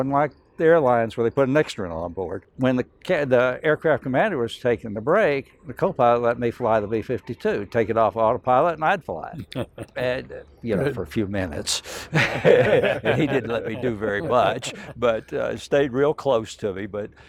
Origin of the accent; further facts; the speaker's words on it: Dallas, Texas, United States; retired from that in Fort Worth because I was from Dallas.